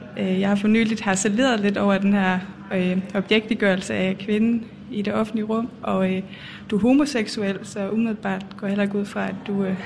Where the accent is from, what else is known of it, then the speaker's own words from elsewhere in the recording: Jutland, Denmark; Vi er begge to jyder. Vi er begge to venstreorienterede. Vi er begge to vegetar.